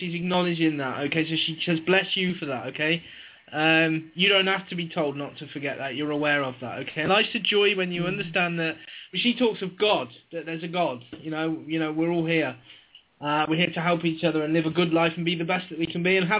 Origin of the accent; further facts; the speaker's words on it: England, United Kingdom; Okay, I'm English. We have A's, B's, and C's over here.